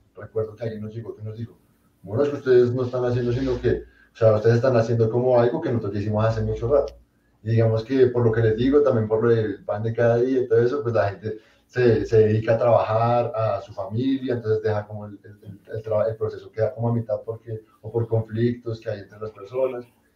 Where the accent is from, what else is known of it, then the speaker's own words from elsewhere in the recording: Bogotá, Colombia; como bogotanos nos damos muy duro